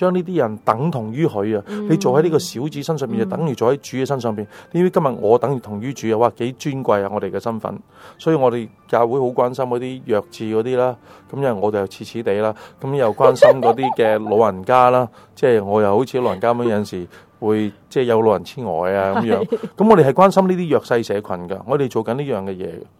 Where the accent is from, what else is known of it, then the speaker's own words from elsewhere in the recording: China; 太阳照着我中国人